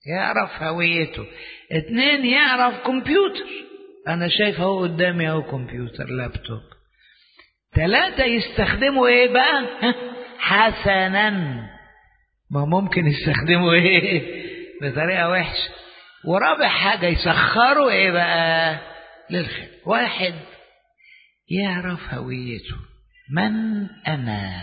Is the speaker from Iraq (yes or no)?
no; Egypt; أنا أرثوذكسي، أنا قبطي مصري، ها؟ أنا خادم في الكنيسة.